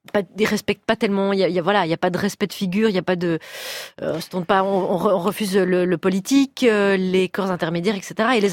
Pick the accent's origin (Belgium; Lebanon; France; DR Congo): Belgium; nous en tant que Belges, c'est vrai que c'est une notion très française.